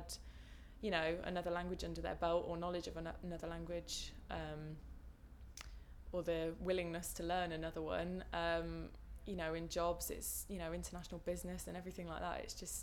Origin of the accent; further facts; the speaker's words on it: Northampton, East Midlands, United Kingdom; I'm 21 and I'm from Northampton.